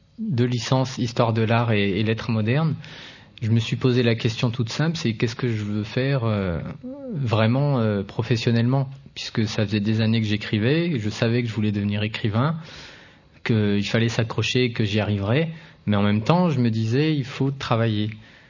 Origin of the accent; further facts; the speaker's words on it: Saint-Jean-Bonnefonds, Auvergne-Rhône-Alpes, France; also born or lived in Saint-Étienne; mes parents vivent toujours à Saint-Jean-Bonnefonds et j'ai grandi à Saint-Étienne de l'âge de 0 jusqu'à 6 ans, à Saint-Étienne, dans la ville, près du cours Fauriel. Mais à partir de 6 ans, à la naissance de mon frère, on est deux enfants dans la famille, on a déménagé à Saint-Jean-Bonnefonds.